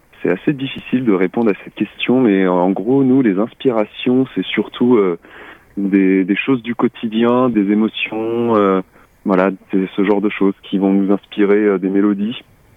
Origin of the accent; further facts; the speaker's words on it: France; pour dire qu'on est français, ça permet aussi de dire qu'on chante aussi bien en anglais qu'en français.